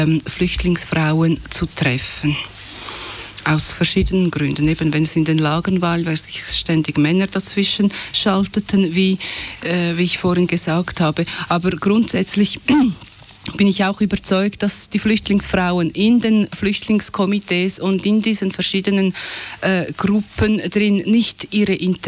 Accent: Switzerland; Ich bin eine ausländische Schweizer Frau.

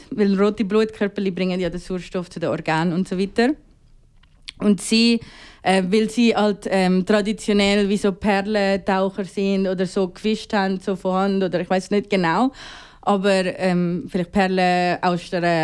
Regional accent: Philippines; ich komme ja aus den Philippinen

